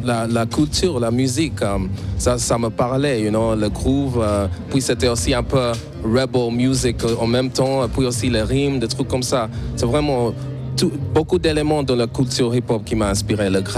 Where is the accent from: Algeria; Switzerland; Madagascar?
Switzerland; j'ai grandi la plupart de ma vie ici. Donc, mes amis, je connais tous les roues, c'est chez moi ici.